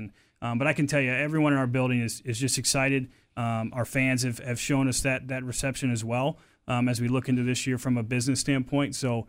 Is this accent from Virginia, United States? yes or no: yes; Virginia, United States; And again, I grew up in Virginia, going to D.C. for different things.